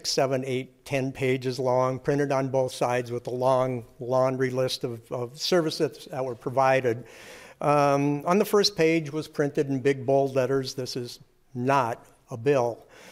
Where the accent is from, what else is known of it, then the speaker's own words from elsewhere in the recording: Lakeville, Minnesota, United States; I'm from Lakeville. I'm a lifelong Minnesotan.